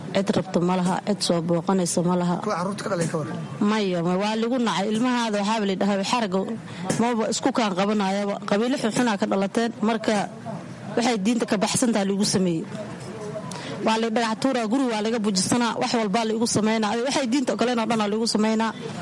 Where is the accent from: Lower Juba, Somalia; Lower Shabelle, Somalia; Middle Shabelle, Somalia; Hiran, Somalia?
Lower Juba, Somalia; Kismayo; born there; Waxaan ku dhashay Kismaaya, ka xagga meel baadiya aan ku dhashay.